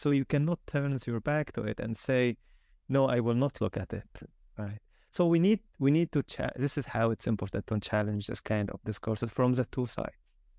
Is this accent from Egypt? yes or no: yes; Egypt; first language Arabic; English is a second language; now in United States; I'm Egyptian. Arabic is my mother tongue. I study in the U.S. and Spanish is my third language.